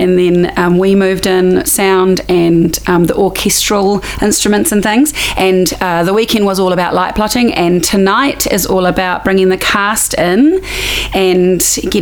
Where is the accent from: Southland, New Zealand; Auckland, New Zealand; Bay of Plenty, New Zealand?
Bay of Plenty, New Zealand; Tauranga; also born or lived in Christchurch; Okay, so I am originally from up north. I grew up in Tauranga, but I moved in the mid to late 90s down to Christchurch